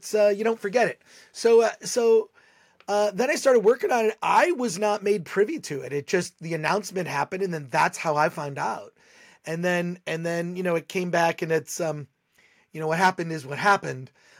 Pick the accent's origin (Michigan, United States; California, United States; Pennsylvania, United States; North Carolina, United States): Michigan, United States; I grew up right outside of Detroit, and so was fortunate enough to watch the CBC.